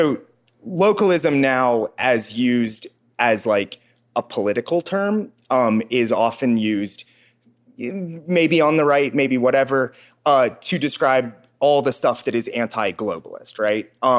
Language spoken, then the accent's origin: English; Cincinnati, Ohio, United States; because I grew up in Cincinnati